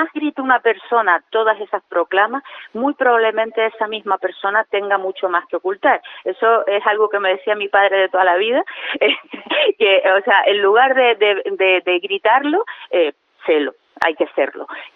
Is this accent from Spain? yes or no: yes; Santa Cruz de Tenerife, Canary Islands, Spain; yo tengo que reconocer que yo soy chicharrera y ahí la sangre tira.